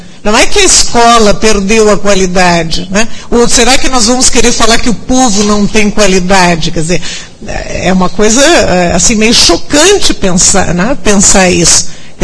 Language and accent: Portuguese; Uruguay; eu, na verdade, me criei no Uruguai dos 3 anos aos 17 anos. Eu frequentei escola em espanhol.